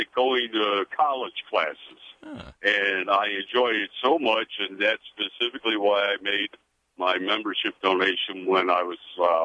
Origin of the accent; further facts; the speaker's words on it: Chicago, Illinois, United States; I grew up in Chicago, and I worked downtown with a friend of mine.